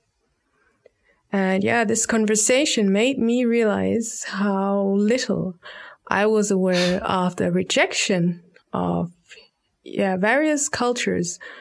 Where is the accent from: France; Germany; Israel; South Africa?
Germany; also born or lived in Cameroon; I was born in Cameroon and raised in Germany. Sometimes I consider myself Cameroonian, sometimes German, depends on the situation.